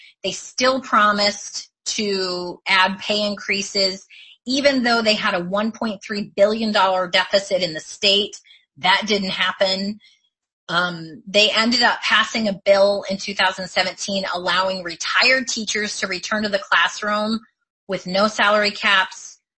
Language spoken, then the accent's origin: English; Oklahoma, United States; I'm from Oklahoma, and I agree or I disagree